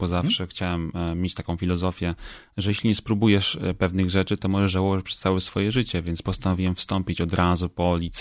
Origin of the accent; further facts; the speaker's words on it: Wrocław, Lower Silesian Voivodeship, Poland; moved away as an adult; now in United States; mówię bardzo dobrze po polsku, ponieważ urodziłem się we Wrocławiu, żyłem przez cały czas we Wrocławiu, byłem bardzo związany z tym, aż do 21 roku życia, kiedy już wyleciałem do Stanów Zjednoczonych